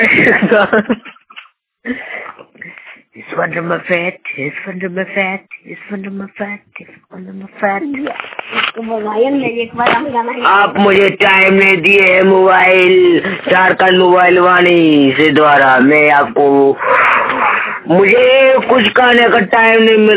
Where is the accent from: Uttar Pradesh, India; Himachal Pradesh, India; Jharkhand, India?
Jharkhand, India; Simra; मैं सिमरा के रहने वाले हूँ। मेरा प्रखंड देवघर जिला देवघर थाना जसीरी से होता हूँ।